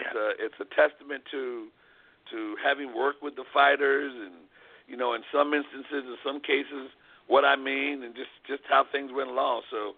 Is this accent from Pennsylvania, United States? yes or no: yes; Philadelphia, Pennsylvania, United States; But my parents moved to Philadelphia, and that's, you know, I grew up in Philadelphia. Went to elementary school, junior high school, and high school in Philadelphia.